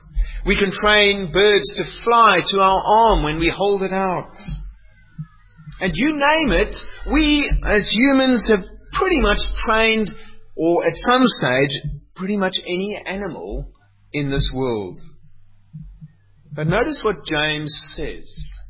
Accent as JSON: {"language": "English", "town": "Cape Town", "region": "Western Cape", "country": "South Africa", "tie": "born or raised there", "said": "I grew up in Cape Town, and often in the summer months, in the dry season, there would be a fire on the mountains"}